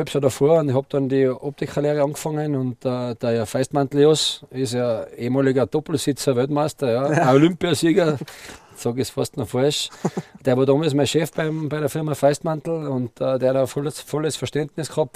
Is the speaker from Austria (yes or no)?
yes; Kufstein, Tyrol, Austria; weil wir Kufsteiner waren ja besser als Innsbrucker.